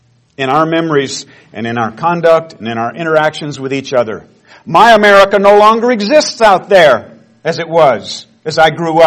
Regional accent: United States; I'm an American patriot, an Israelite, a sinner saved by the grace of God, who loves his country and trembles for it

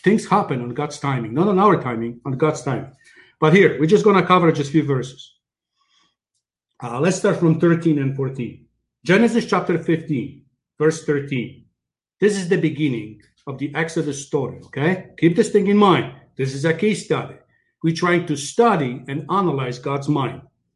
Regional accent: Poland; moved away; let's say like me, I came from Poland

